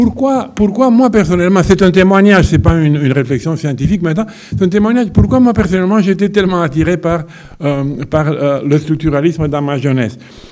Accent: Bucharest, Romania; à la fin des années 50, à Bucarest, à ma ville natale.

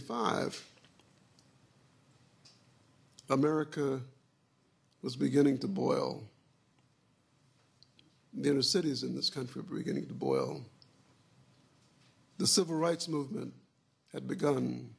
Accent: South Bend, Indiana, United States; South Bend, my hometown, there were riots there.

